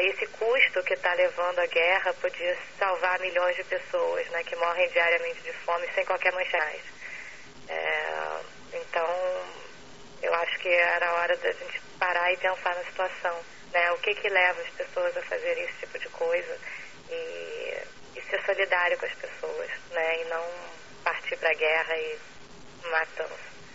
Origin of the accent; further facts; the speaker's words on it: Rio de Janeiro, Brazil; moved away as an adult; now in Los Angeles, United States; eu sou brasileira do Rio de Janeiro e eu tô em Los Angeles estudando na UCLA.